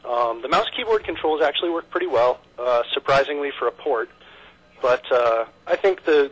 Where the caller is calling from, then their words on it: Pennsylvania, United States; Pennsylvania.